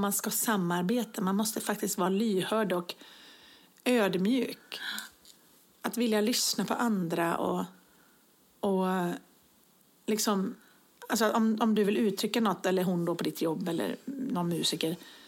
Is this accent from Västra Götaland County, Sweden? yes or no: yes; Viskafors, Västra Götaland County, Sweden; jag kommer ju från Viskafors utanför Brås. Det är precis lika litet samhälle.